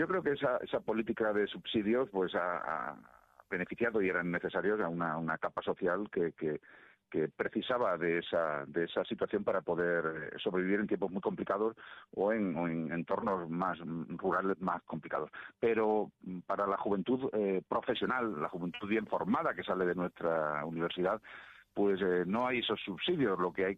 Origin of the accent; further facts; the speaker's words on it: Extremadura, Spain; Es una reflexión dura como extremeño, pero efectivamente